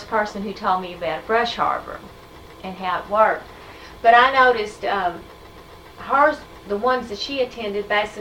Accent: Owensboro, Kentucky, United States; And where, of course, I'm from Owensboro, and over there are some churches

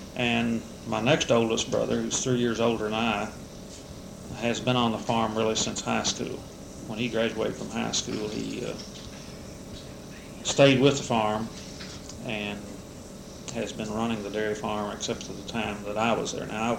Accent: United States; born there; I was born in Fayette County in 1940.

